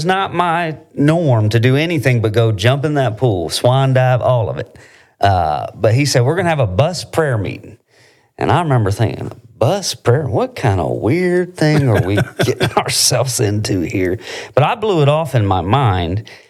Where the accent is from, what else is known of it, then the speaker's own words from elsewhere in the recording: Delaware, United States; now in Alabama, United States; I'm a Yankee. I grew up in Delaware, but here I am in Alabama.